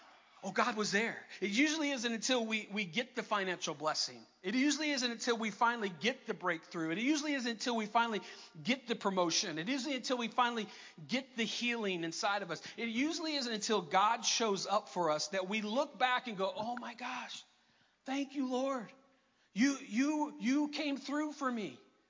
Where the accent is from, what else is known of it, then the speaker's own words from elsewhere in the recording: Florida, United States; I'm from Florida, and Florida is known as the vacation land.